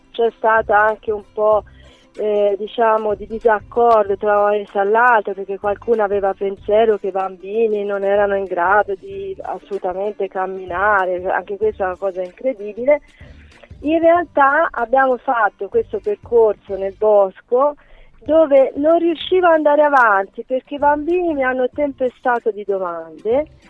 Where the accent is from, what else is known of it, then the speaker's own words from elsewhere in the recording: Cortona, Tuscany, Italy; la stessa Cortona, io sono di Cortona